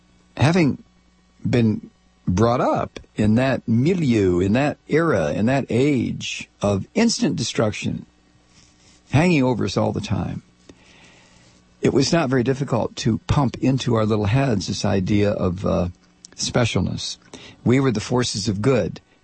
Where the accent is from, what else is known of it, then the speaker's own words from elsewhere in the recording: United States; The shame that I feel as an American, I never felt that as maybe I should have.